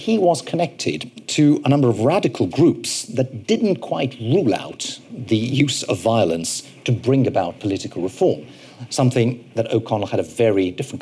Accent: Italy; and even in Italy, my home country.

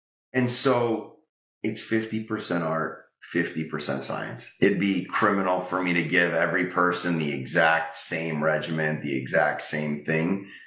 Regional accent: Italy; now in United States; Like you go to pasta in Italy, I'm from Italy, Italian.

